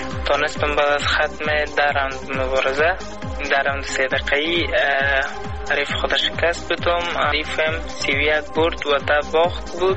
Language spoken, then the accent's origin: Persian; Afghanistan; من یکانه افغان هستم